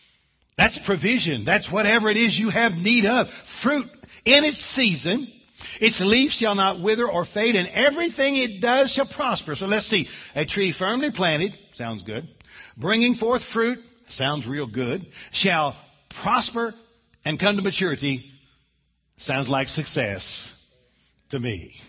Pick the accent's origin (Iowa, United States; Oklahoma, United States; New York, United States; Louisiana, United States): Oklahoma, United States; Now you all know I'm from Oklahoma. We have some wind in Oklahoma.